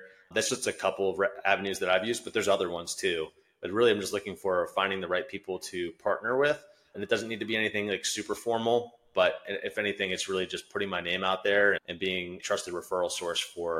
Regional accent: Maryland, United States; And like I said in the beginning, I'm from Maryland, so it's like a 2-hour flight.

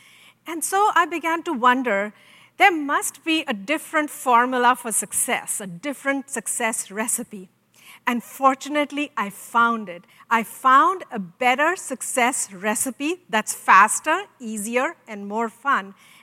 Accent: India; I grew up in India in a military family.

